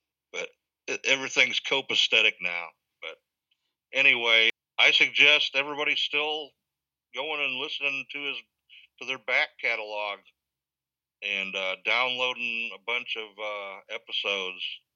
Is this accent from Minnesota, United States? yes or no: no; Illinois, United States; I'm an Illinois hillbilly.